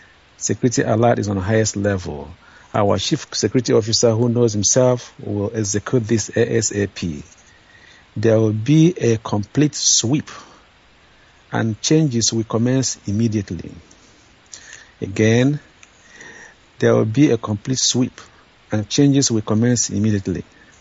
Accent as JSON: {"language": "English", "town": "Mbahezaji", "region": "Imo", "country": "Nigeria", "lives_now": "Los Angeles, United States", "said": "I hail from Mbahezaji, Oru, Imo State, Biafra land, and I'm calling from Los Angeles."}